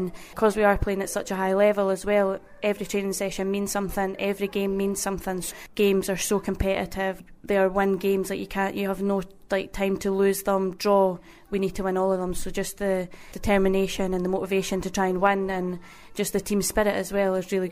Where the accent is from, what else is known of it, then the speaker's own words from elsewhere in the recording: Loanhead, Scotland, United Kingdom; Lonehead.